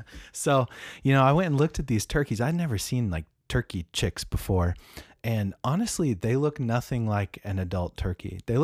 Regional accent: Oregon City, Oregon, United States; We live in the same town. I'm from Oregon City, Oregon, which is part of Portland.

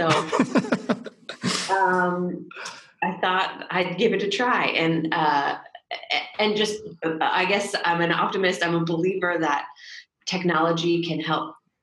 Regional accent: California, United States; That was in my hometown in California

